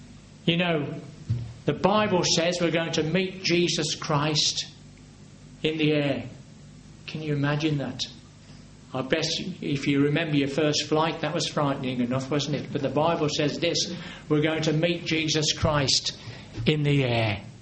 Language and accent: English; England, United Kingdom; We're English. We're English.